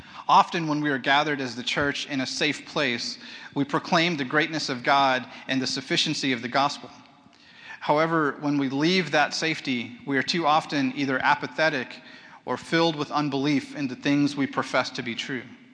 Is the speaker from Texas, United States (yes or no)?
yes; Houston, Texas, United States; I grew up in Houston, so I'm a fan of the Houston Texans.